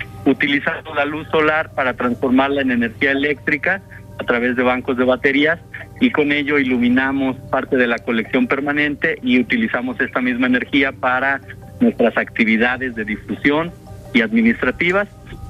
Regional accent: Morelos, Mexico; nos deben de hacer sentir orgullosos como morelenses y como mexicanos

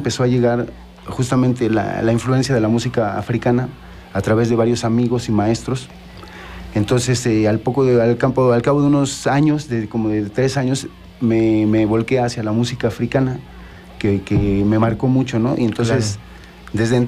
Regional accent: Argentina; now in Mexico; como yo también, que soy originario de Argentina, uh-huh. Pero vivo en México desde hace 40 años

